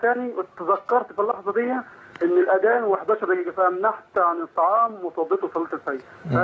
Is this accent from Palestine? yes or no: no; Egypt; now in Libya; أنا مصري بس دماغي في ليبيا